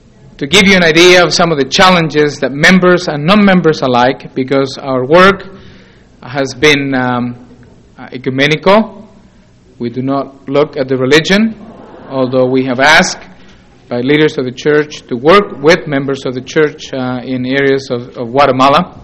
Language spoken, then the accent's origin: English; Chile; English is a second language; I was born and raised in Chile